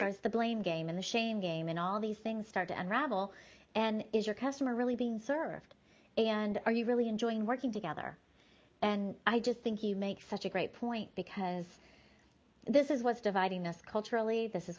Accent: United States; Patriotism to me as an American is really taking pride in how generous and beautiful and free, right?

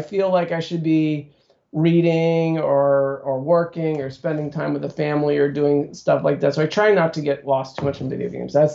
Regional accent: Midwest, United States; I grew up in the Midwest.

